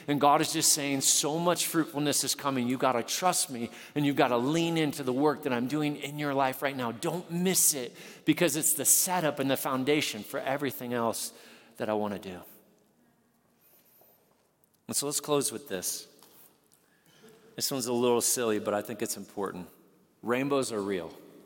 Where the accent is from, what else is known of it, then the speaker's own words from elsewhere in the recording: Nebraska, United States; Now, I grew up in Nebraska, and we would often drive to the farm, my grandparents' farm that I mentioned